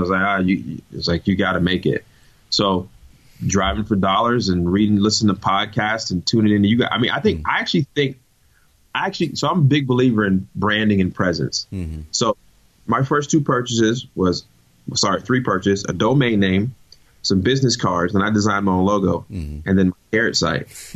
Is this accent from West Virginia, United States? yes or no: no; Winston-Salem, North Carolina, United States; also born or lived in New York; So I went into a neighborhood we grew up in because we moved from New York into Winston-Salem, North Carolina. We moved to a neighborhood called Salem Woods.